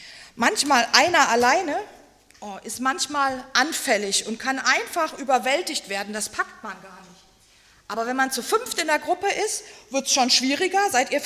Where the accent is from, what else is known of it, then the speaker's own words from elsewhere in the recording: Neuburg an der Donau, Bavaria, Germany; habt ihr vielleicht schon vorhin das erste Mal gehört. Ich komme hier aus der Gemeinde, aus dem Bezirk Ingolstadt, Neuburg an der Donau.